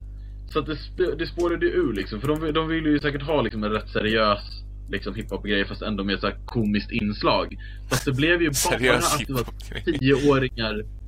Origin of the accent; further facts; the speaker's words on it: Orminge, Stockholm County, Sweden; Alltså, jag är från Orminge